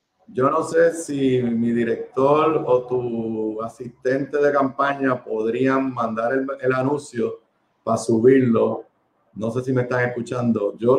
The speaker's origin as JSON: {"language": "Spanish", "country": "Puerto Rico", "said": "te puedo decir como puertorriqueño"}